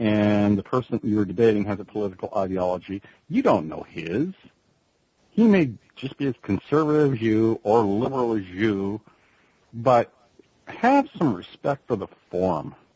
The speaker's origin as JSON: {"language": "English", "country": "Canada", "said": "being Canadian, you know, we are next to the States, and I've lived on the border most of my life."}